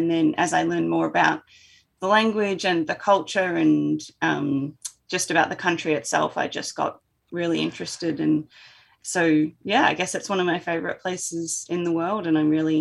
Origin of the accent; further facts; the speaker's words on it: Melbourne, Victoria, Australia; I am also from Melbourne with Alex, and I most recently worked as a lawyer there